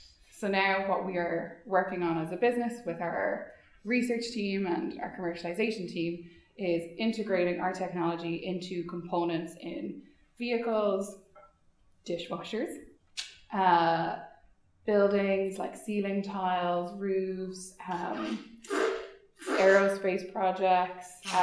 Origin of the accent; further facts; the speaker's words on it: Ireland; It's just as Irish people, I feel like we can't do.